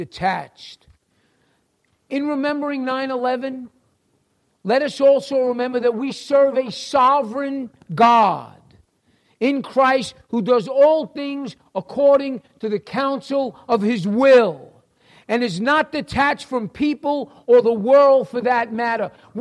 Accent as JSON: {"language": "English", "town": "New York City", "region": "New York", "country": "United States", "accent": "New York", "said": "And if you can recognize my accent, I am from New York City."}